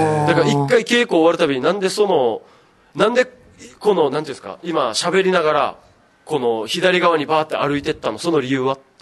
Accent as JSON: {"language": "Japanese", "region": "Okinawa", "country": "Japan", "accent": "Okinawan", "said": "まあ、そんなに沖縄訛りがないっていうのもあるんですけど、うん、気づかないところで訛ってたりとかして笑われるっていうのです"}